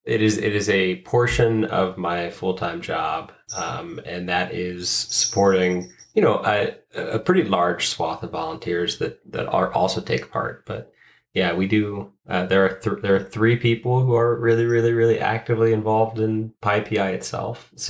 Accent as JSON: {"language": "English", "region": "Ohio", "country": "United States", "tie": "born or raised there", "also_born_or_lived": "San Diego", "said": "I grew up in Southwest Ohio, and I came to Cleveland for school. And then I briefly moved to San Diego after school"}